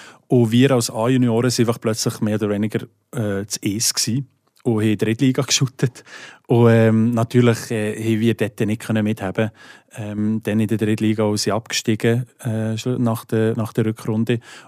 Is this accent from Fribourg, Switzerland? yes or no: yes; Fribourg, Switzerland; accent: Sensler German; Und ich probiere eigentlich ziemlich fest, meinen Dialekt einfach auch beizubehalten, am Radio oder im Reden, im Alltag. Es gibt sicher das eine oder andere Wort, das ich vielleicht mal anpasse, für verstanden zu kommen. Aber grundsätzlich würde ich schon sagen, dass ich einfach Seiseldeutsch rede.